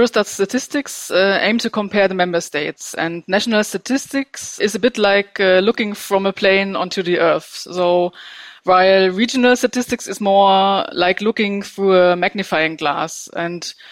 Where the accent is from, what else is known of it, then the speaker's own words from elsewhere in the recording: Germany; I'm from Germany originally, with a lot of regions and very strong regional identities.